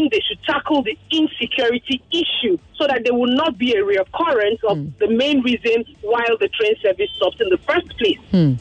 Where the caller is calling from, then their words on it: Lekki, Lagos, Nigeria; I'm calling you from Lekki.